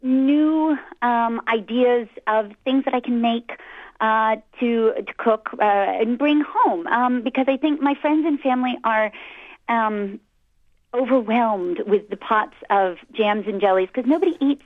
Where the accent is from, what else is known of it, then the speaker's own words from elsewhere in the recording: New Jersey, United States; moved away as an adult; now in Geneva, Switzerland; I'm born and bred in New Jersey, but have been living over here in Europe, various places in Europe, since 2001.